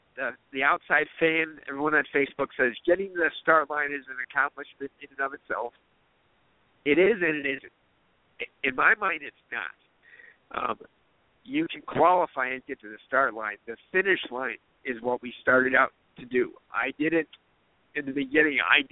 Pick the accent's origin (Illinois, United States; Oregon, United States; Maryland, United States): Illinois, United States; Chicago; So I'm from Chicago.